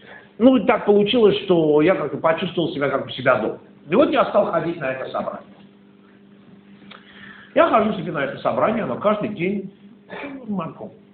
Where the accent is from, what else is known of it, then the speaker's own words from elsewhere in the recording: Saint Petersburg, Russia; Сам я питерский, кстати. Как сказано Иосифу Александровичу, я родился и вырос в Балтийских болотах.